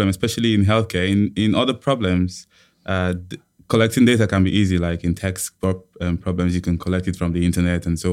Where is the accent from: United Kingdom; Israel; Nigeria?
Nigeria; born there; I was born in Nigeria.